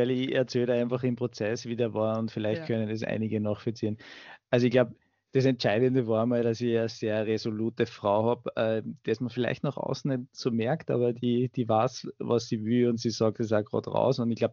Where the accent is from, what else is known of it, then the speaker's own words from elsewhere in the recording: Steyr, Upper Austria, Austria; now in Vienna, Austria; Ich bin aus Oberösterreich, Steyr, und war in Wien studieren und arbeiten.